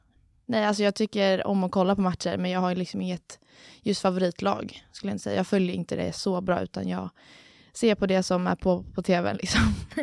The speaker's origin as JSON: {"language": "Swedish", "town": "Alsike", "region": "Uppsala County", "country": "Sweden", "said": "Jag är 18 år, fyller 19 nu i mars. Jag kommer från Alsike här i Knivsta"}